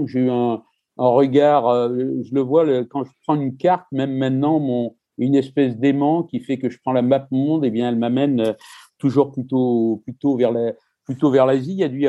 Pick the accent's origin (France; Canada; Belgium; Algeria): France; Marseille, Provence-Alpes-Côte d'Azur; born there; Je suis né à Marseille. Alors, Marseille, c'est une ville extrêmement cosmopolite.